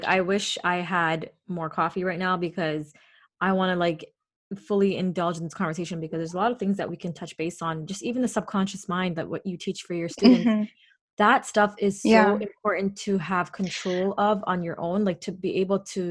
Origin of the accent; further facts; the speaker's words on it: Canada; also born or lived in Saudi Arabia; I grew up in Saudi Arabia. Well, I was there for like 4 years, but I grew up in Canada